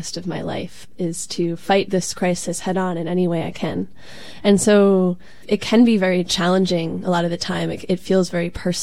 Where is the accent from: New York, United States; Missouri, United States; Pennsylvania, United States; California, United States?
New York, United States; I grew up on Eastern Long Island in New York.